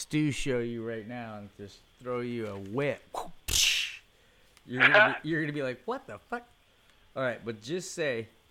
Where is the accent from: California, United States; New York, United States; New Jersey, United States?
California, United States; Coronado; I mean, it's like I grew up in Coronado